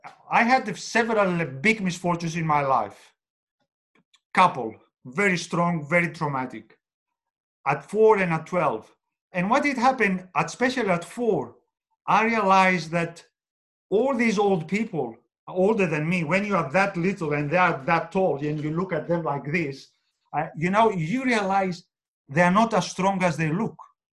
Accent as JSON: {"language": "English", "country": "Australia", "said": "as a Greek Australian in Australia, as an Australian"}